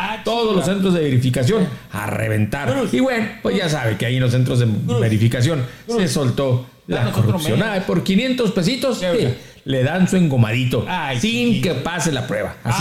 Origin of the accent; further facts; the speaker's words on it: Mexico; ya nos conoce como buenos mexicanos